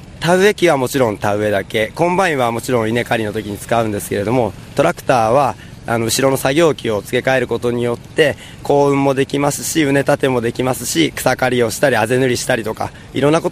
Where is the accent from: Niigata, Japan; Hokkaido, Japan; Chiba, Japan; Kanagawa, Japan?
Niigata, Japan; 私は新潟県の出身です。